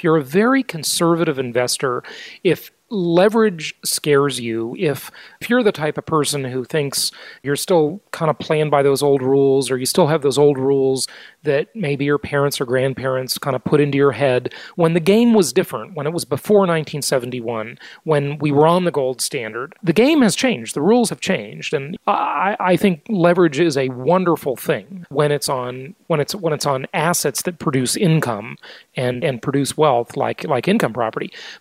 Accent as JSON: {"language": "English", "town": "Newport Beach", "region": "California", "country": "United States", "said": "hey, I'm from Newport Beach. It's not snobby there."}